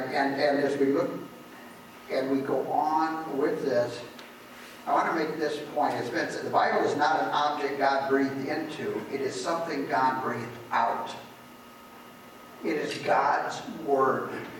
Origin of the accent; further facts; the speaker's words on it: Sibley, Iowa, United States; From a gal over in, that I grew up with in Sibley, and I recently was back in my church I grew up in, and I preached there.